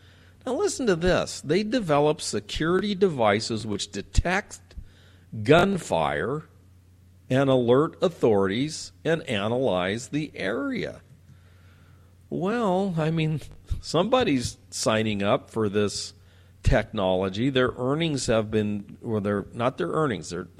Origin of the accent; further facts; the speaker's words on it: California, United States; I know, I'm from California.